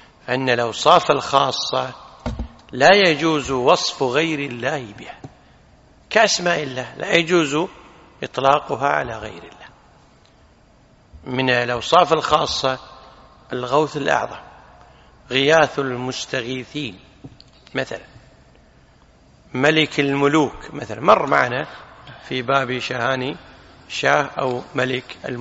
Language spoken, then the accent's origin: Arabic; Kuwait; مثلا عندنا في الكويت شي يقولون عطى الله، صح.